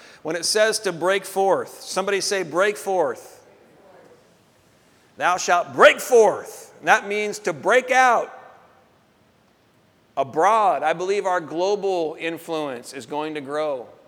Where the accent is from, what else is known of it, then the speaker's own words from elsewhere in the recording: Portland, Oregon, United States; born there; No, I'm called to this region. I was born here.